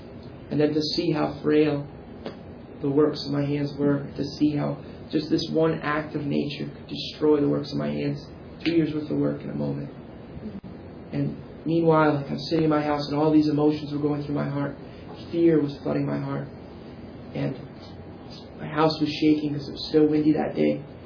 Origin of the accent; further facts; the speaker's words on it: Saranac Lake, New York, United States; And that's unheard of in my hometown. The biggest wind I'd ever seen in Saranac Lake was maybe 35, 40 miles an hour.